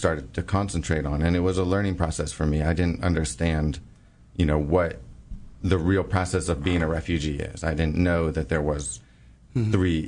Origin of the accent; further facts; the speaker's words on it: United States; And, you know, me being American, I want people to understand, you know, maybe more of a realistic view of America.